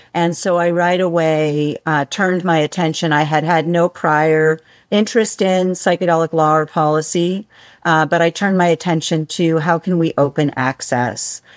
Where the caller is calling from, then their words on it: Leavenworth, Washington, United States; I'm in the mountains of Washington State in the tiny little Bavarian town of Leavenworth, Washington.